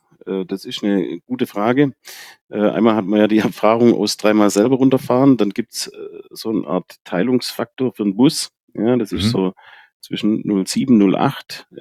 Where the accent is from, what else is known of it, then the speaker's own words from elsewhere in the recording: Baden-Württemberg, Germany; Bei uns in Baden-Württemberg ist das eher dann komisch